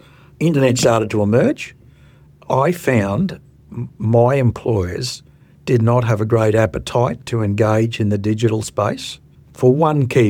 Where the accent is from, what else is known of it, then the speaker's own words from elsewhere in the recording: Northern Territory, Australia; I was born and bred in the Northern Territory.